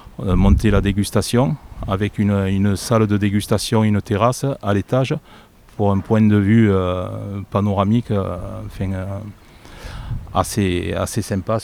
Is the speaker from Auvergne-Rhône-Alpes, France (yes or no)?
no; Sète, Occitanie, France; Parce que je suis de Sète, j'ai grandi au bord de l'étang, j'ai tout le temps baigné dans l'étang